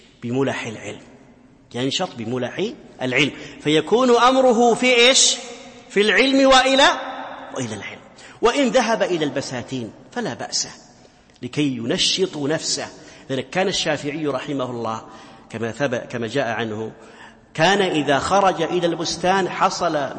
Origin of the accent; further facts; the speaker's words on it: Saudi Arabia; من كبار مشايخنا في بلادي السعودية